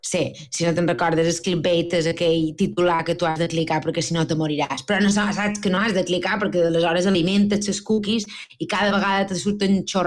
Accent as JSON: {"language": "Catalan", "town": "Muro", "region": "Balearic Islands", "country": "Spain", "said": "Sí, però jo som de Muro"}